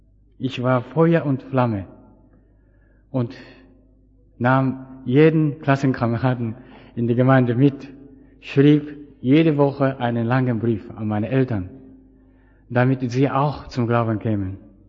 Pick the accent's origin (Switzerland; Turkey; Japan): Japan; German is a second language; ich bin in Japan geboren worden. Ich wuchs dort auf